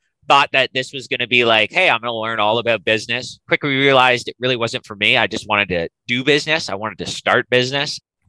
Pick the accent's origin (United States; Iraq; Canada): Canada; Toronto, Ontario; I grew up in Toronto and I've moved around. I've spent time in Florida. I just got back from Florida. But yeah, base camp was Toronto for most of my life.